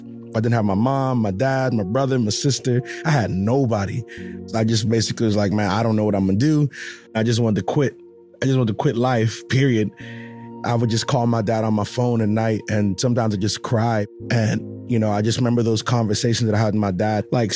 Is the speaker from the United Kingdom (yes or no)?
no; Nassau, New Providence, Bahamas; moved away; I am originally from Nassau, Bahamas. We actually lived in the poorest part of Nassau, Bahamas, which is a place called Camp Road.